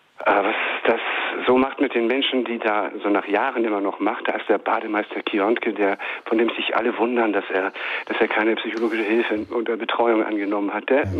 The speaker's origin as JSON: {"language": "German", "town": "Flensburg", "region": "Schleswig-Holstein", "country": "Germany", "said": "Ich komme ja aus Flensburg und da gibt es so viele Strände"}